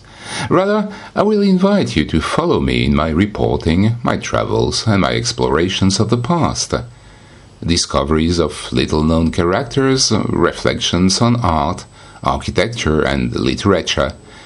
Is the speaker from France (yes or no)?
yes; France; English is a second language; As you will soon realize, English is not my native language. I am French, and I live near the Normandy coast.